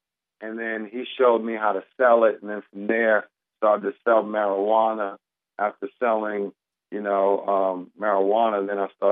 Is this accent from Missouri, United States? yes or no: no; Queens, New York, United States; I grew up in Queens, New York, a very nice community with manicured lawns. It was the area where … the hip-hop artist group, came from. And this is an area called Cambria Heights, Queens.